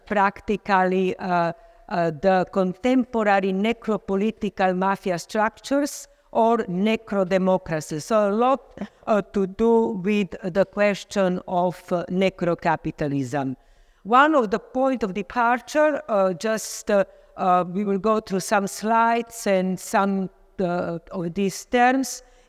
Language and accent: English; Slovenia; because I'm coming from Slovenia. I live there and work there